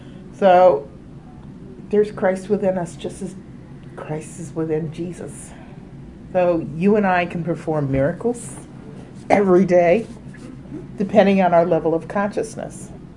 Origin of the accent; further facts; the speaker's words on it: New England, United States; I was raised a Congregationalist because I'm from New England